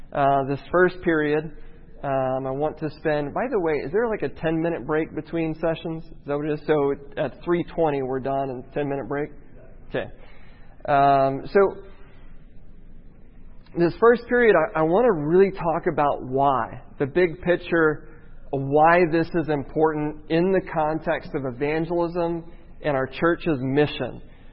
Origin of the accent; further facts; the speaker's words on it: Midwest, United States; I'm from the Midwest. I grew up in the Midwest.